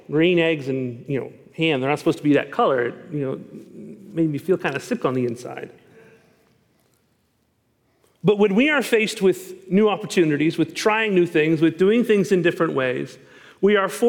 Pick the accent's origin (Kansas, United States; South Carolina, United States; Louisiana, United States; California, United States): Kansas, United States; My family on the East Coast that I now have is convinced that I don't like seafood because I was born and raised in Kansas, to which they probably have a pretty good point.